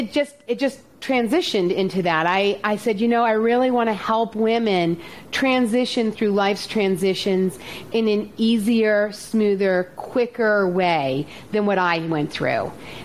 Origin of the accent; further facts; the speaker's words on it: Virginia, United States; I am from Northern Virginia, about an hour outside of DC.